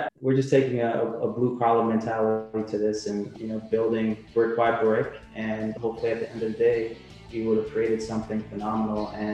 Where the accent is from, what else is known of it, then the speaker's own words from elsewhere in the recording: Jamaica; born there; moved away; I have Jamaican parents. I was born in Jamaica.